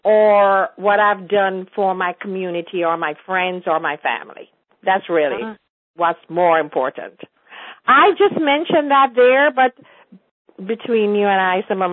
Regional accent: Jamaica; moved away as an adult; now in United States; But that's just to tell you how rooted I am in being a Jamaican.

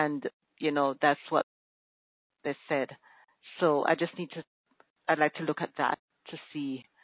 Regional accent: Kingston, Surrey, Jamaica; born there; birthday is May 6, 1964. And I was born in Kingston, Jamaica.

